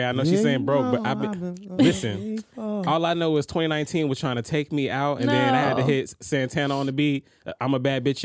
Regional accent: Atlanta, Georgia, United States; I'm from Atlanta. You know how there's like that old Atlanta like set, like the … all that.

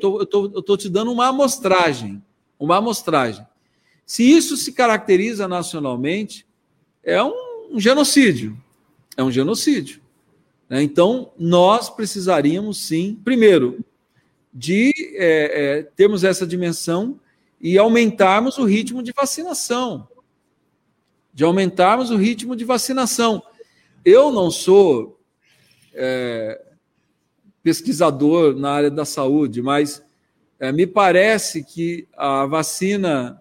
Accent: Brazil; mas, enquanto brasileiro, me preocupa muito o prenúncio do que está por vir.

